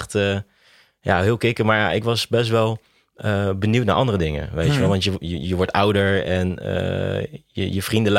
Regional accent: The Hague, South Holland, Netherlands; Geboren en getogen in Den Haag, ja.

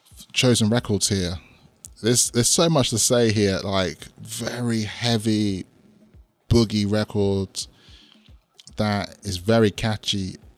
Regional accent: United Kingdom; We're British, we're garage.

